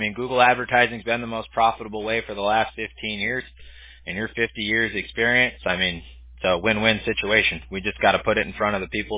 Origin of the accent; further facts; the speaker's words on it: Newport Beach, California, United States; I'm from California, so. Unfortunately, my state's gone to crap.